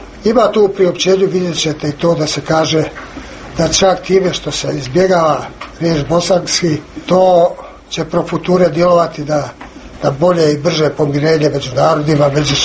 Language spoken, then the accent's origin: Croatian; Bosnia & Herzegovina; born there; ja kao Hrvat, u okviru države Bosne i Hercegovine. Tu su rođeni moji preci, tu sam rođen ja, moji potomci. Tu ja zarađujem za svoj život i ovo je moja domovina.